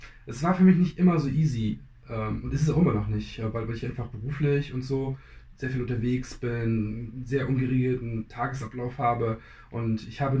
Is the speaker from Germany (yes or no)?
yes; East Germany, Germany; Ich bin im Osten groß geworden und da ist es sogar noch viel mehr vertreten, dass man Fleisch isst. Bin auf dem Bauernhof groß geworden, bin auch mit einer ganz anderen Großzucht von Tieren groß geworden.